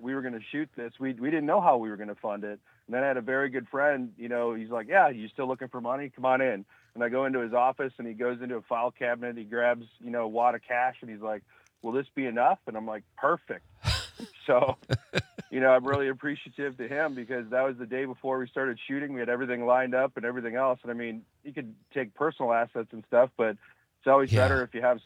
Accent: Oshkosh, Wisconsin, United States; Nope, I grew up in Oshkosh.

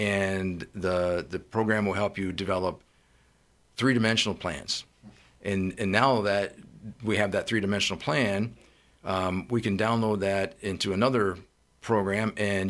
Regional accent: Pennsylvania, United States; I'm originally from Pennsylvania. I'm a Steelers fan.

